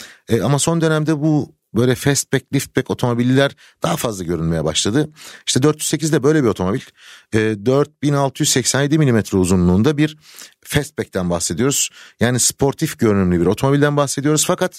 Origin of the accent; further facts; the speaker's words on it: Manisa, Turkey; Manisa biliyorsunuzdur motosiklet konusunda çok zengin bir şehirdir. Ben de orada doğdum büyüdüm.